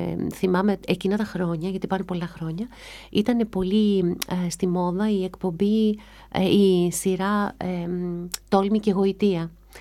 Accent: Greece; μου αρέσουν πολύ οι ξένοι συγγραφείς, αλλά επειδή είμαι Ελληνίδα, θέλω...

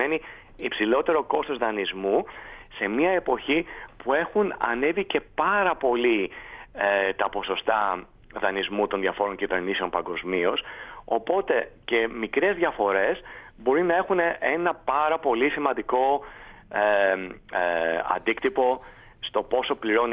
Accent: Greece; σαν Έλληνας που ζούσα στο εξωτερικό έπρεπε να υπερασπίσω τη χώρα μου πριν από 10-15 χρόνια

